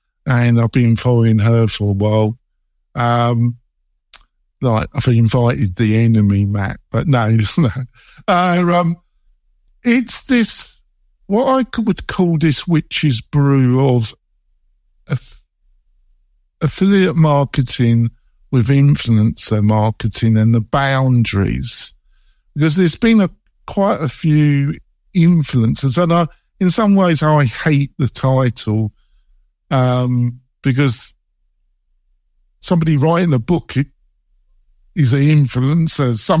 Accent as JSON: {"language": "English", "region": "London", "country": "United Kingdom", "tie": "born or raised there", "said": "because I was brought up in North London"}